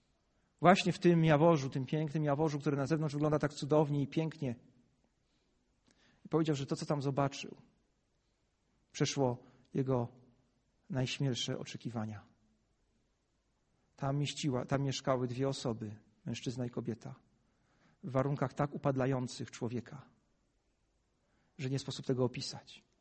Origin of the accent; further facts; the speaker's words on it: Kraków, Lesser Poland, Poland; Odkąd pamiętam, a mówię, jestem z Krakowa, to wiem, że to było waszym marzeniem.